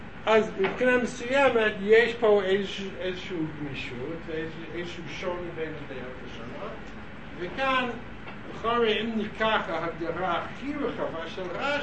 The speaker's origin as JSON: {"language": "Hebrew", "region": "New York", "country": "United States", "tie": "born or raised there", "lives_now": "Israel", "said": "אני גם כן, כי אני גדלתי ברובע אחר, בקווינס"}